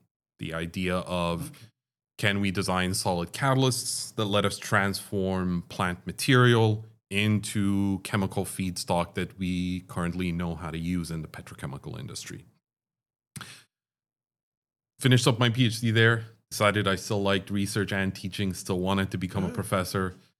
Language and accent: English; Dubai, United Arab Emirates; I grew up in the Middle East in Dubai.